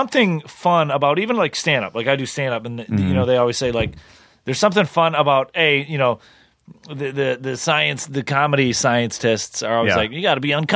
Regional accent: Bay City, Michigan, United States; Bay City, Michigan.

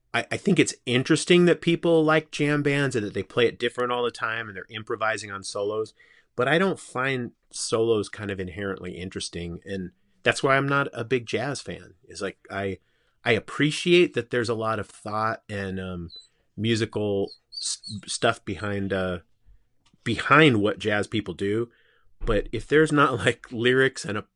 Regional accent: Simi Valley, California, United States; So I grew up in Simi Valley, which was on the edge of Ventura County.

